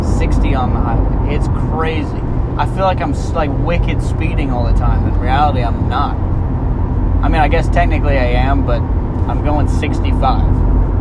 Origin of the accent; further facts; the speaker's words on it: Texas, United States; I prepared so hard for the winter being up living in the Northwest because I don't live here, and I came from Texas